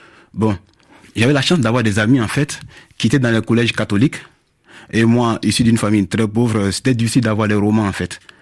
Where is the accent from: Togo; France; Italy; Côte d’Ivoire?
Côte d’Ivoire; first language Dioula; French is a second language; Évidemment, je parle ma langue maternelle, je parle djoula parfaitement.